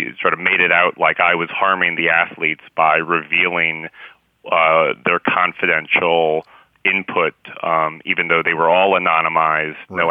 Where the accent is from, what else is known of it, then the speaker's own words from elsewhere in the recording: Albuquerque, New Mexico, United States; I just picked UNM because it was my hometown school